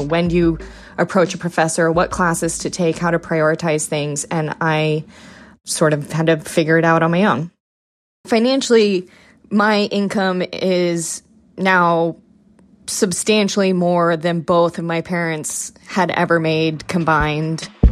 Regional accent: Livermore, California, United States; now in Alameda, United States; I grew up in Livermore, California, as an only child to two parents who were high school graduates.

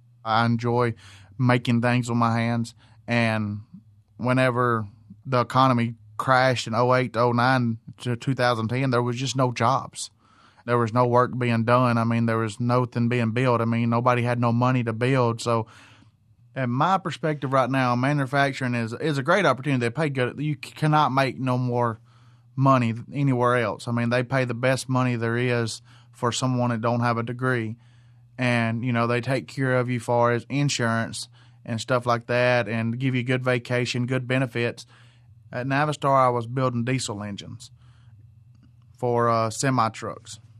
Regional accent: Hartselle, Alabama, United States; I'm from Hartsell, Alabama.

